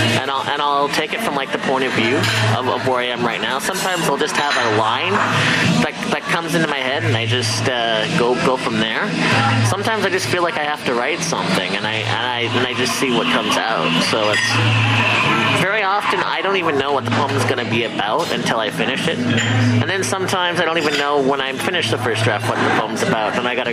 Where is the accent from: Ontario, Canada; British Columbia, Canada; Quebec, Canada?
British Columbia, Canada; Vancouver; also born or lived in United States; I've mostly lived around Vancouver after moving here when I was a kid. I mean, I'm originally from the States, but mostly I've been Vancouver, like, all around my life